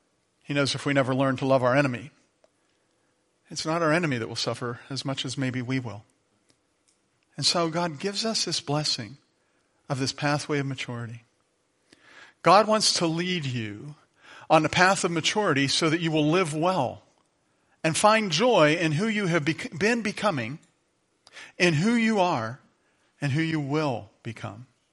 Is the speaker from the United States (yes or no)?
yes; Brookville, United States; he heard that I was from Brookville